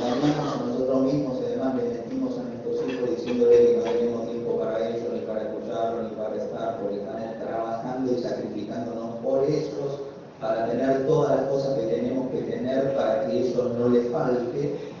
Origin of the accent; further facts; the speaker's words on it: Argentina; siempre mira como argentinos que somos en la superficie de la coyuntura de la crisis